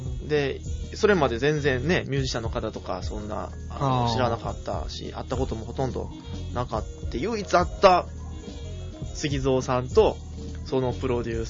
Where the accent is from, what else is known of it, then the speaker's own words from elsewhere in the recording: Kyoto, Japan; まあ、京都にこうやって住んでて、生まれも育ちも京都なんですけど、